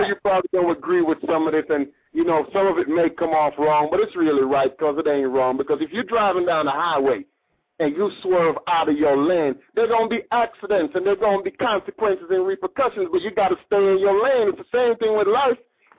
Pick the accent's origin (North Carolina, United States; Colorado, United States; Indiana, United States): Indiana, United States; Gary; I'm from that same hood, Eddie. I'm from that same hood of the pimps and the hustlers